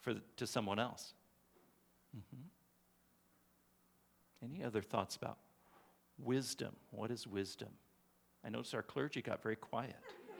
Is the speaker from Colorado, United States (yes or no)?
yes; Colorado, United States; Growing up in Colorado, I always heard that we lived in God's country